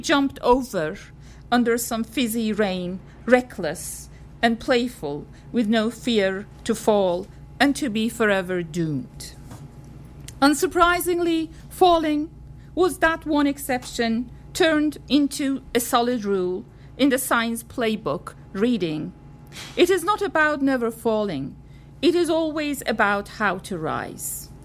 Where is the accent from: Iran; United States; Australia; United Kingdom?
Iran; As you know, I'm from Iran